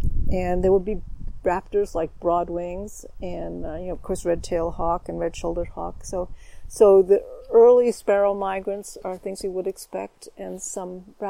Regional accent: Claverack, New York, United States; Oh, no, when I was a kid growing up in Claverick in the Hudson Valley.

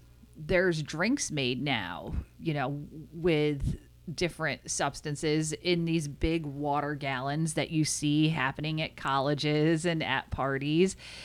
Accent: Endicott, New York, United States; I remember I'm from Endicott, New York, and there was a craft store next to the local bar

